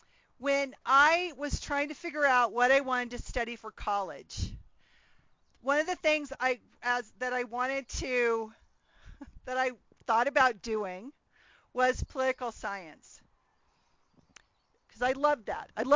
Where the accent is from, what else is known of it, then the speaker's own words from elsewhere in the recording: California, United States; I grew up in California, and I moved after fifth grade.